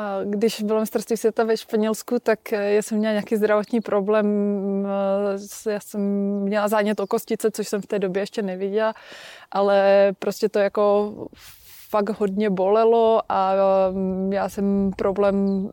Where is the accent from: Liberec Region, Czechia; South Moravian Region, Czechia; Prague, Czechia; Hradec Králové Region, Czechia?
Hradec Králové Region, Czechia; Červený Kostelec; A pak jsem chodila do dětského oddílu u nás doma v Červeném Kostelci, který je takový na obecnou sportovní přípravu.